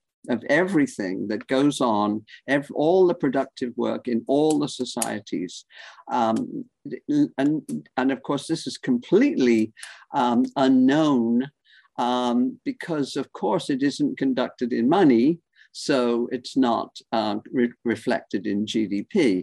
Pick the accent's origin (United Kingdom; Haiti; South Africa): United Kingdom; now in United States; I grew up in Britain in a very typical patriarchal family with a rather violent father and an incredibly loving mother.